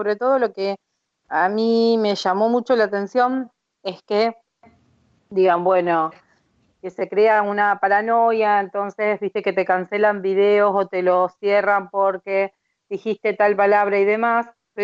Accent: Argentina; ustedes conocen cómo somos los argentinos, somos libertinos, dicen, ¿no?

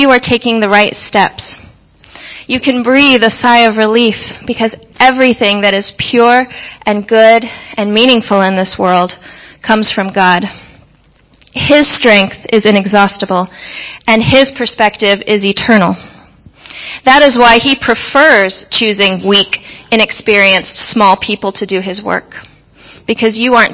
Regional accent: Midwest, United States; my life growing up in the Midwest did not involve any dreams of grandeur.

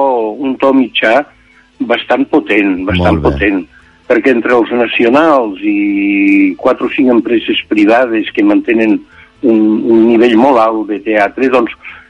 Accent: Catalonia, Spain; jo hauria d'estar en el meu poble, allà al Pallars

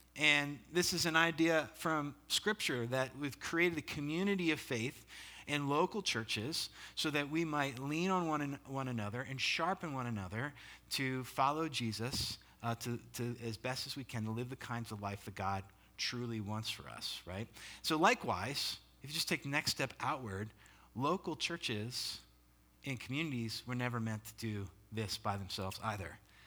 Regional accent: Pennsylvania, United States; now in Ocean City, United States; So I grew up in Pennsylvania and lived in and ministered at a church in the Philadelphia area for a long time. And I miss the fall, like leaves, you know. But it's nice to be down in Ocean City, Maryland now, where I live

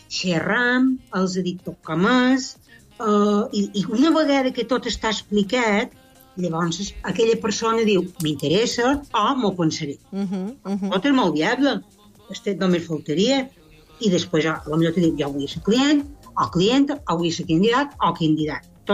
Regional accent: Sineu, Balearic Islands, Spain; ara que em parlàvem, que ja som de Sineu, i s'altres de Palma

